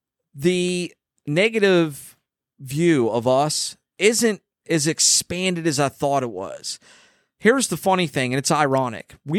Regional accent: Maryland, United States; now in Pennsylvania; He's from Texas. I'm from Maryland, but we both live here.

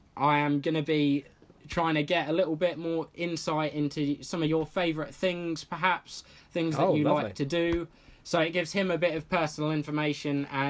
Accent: East Midlands, United Kingdom; South Lincolnshire originally. So South just a bit north of. I'm only 30. Yeah, about 30 minutes drive from King's Lynn.

